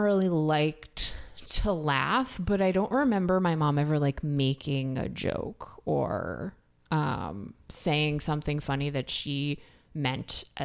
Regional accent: New York City, New York, United States; I grew up in the North Bronx in Riverdale.

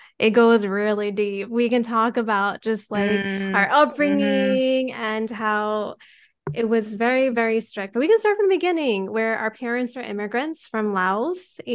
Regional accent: Rhode Island, United States; also born or lived in Modesto, California; and we were both born in Modesto, California. And then we were raised in Rhode Island after.

